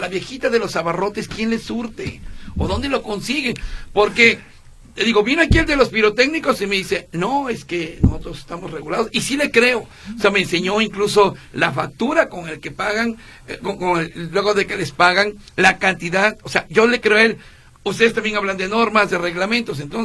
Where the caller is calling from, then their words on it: Zapopan, Jalisco, Mexico; de Villas de Guadalupe. Ahí es donde ocurre esto, en Zapopan.